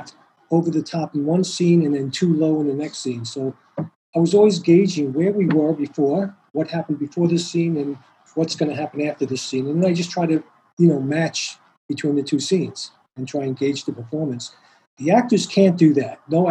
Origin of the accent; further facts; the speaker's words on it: Staten Island, New York, United States; It turned out we're both Italians from New York. She's from Long Island. I'm from Staten Island.